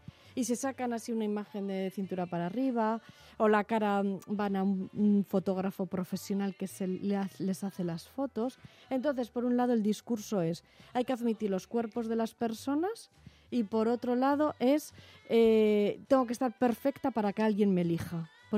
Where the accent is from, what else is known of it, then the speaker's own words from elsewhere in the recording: Spain; como somos los españoles